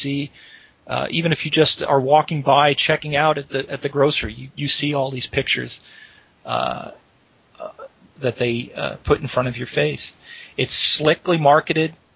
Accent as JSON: {"language": "English", "region": "California", "country": "United States", "said": "And I say, you know, I'm from California. And they go, oh, well, why did you ever leave California?"}